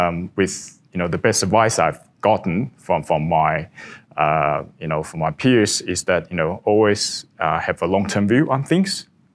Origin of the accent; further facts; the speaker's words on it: Taipei, Taiwan; moved away as an adult; also born or lived in Melbourne, Australia; now in Hong Kong; I started in Melbourne, Australia, right after I graduated. Then I moved back to my hometown in Taipei. Then the last 15 years I've been in Hong Kong.